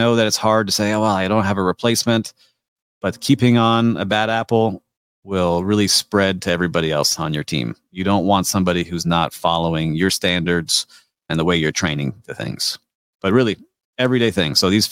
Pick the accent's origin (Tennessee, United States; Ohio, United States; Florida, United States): Florida, United States; Miami; All right, Layla from my hometown in Miami.